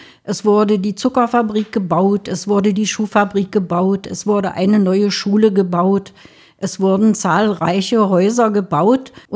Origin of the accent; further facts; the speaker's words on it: Gommern, Saxony-Anhalt, Germany; Und dort bin ich auch geboren. Und Gommern ist meine Heimatstadt. Ich bin am Kulk groß geworden.